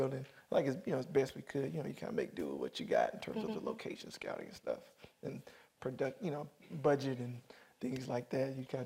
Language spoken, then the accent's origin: English; Tuskegee, Alabama, United States; I'm from Tuskegee, so I was like, you know, the shop, last time I went home